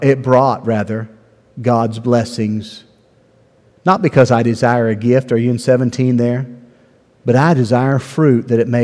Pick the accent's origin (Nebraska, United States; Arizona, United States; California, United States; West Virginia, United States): West Virginia, United States; moved away; also born or lived in Ohio / Tennessee; The same place we found in Delaware, Ohio, which is the same place things we found in Murfreesboro, Tennessee, which is the same place we found in our homeland of West Virginia.